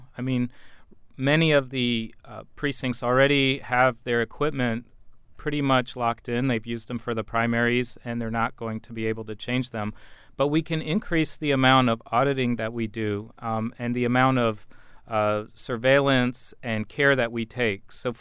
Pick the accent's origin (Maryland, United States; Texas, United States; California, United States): Maryland, United States; For example, in my home state of Maryland, we've gone from unauditable electronic systems to paper ballots.